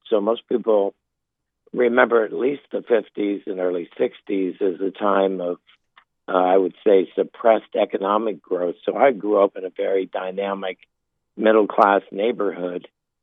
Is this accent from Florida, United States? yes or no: no; Cincinnati, Ohio, United States; also born or lived in Louisville; I was born in Louisville, Kentucky, longer ago than I care to mention, but spent my entirety of my childhood in Cincinnati, Ohio, with my family and my 9 brothers and sisters.